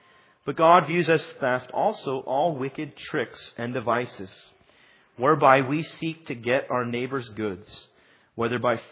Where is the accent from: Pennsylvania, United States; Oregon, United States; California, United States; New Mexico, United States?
California, United States; It surprises me because I'm from California and we see them all the time there.